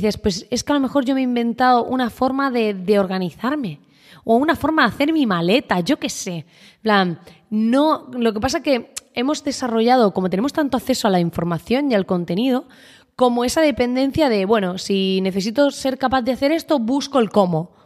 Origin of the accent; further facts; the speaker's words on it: Spain; en España, que bueno, que es de donde soy yo